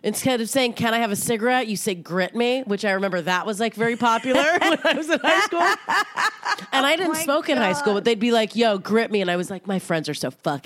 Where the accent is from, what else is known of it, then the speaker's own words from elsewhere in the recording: Seal Beach, California, United States; I'm from Southern California too. And I'm like, where in LA? And he goes, Long Beach. And I'm like, fucking fuck you. I'm from Seal Beach.